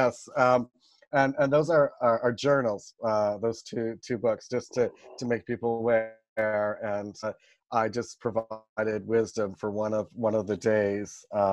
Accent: Canada; also born or lived in London, England; even though I'm Canadian, I'm also Swiss. And so I've had the privilege to be able to live all around the world.

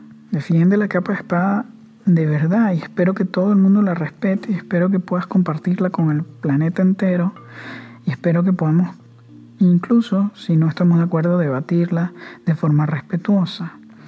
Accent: Venezuela; en Venezuela, yo que soy venezolano y lo vivo, lo padezco

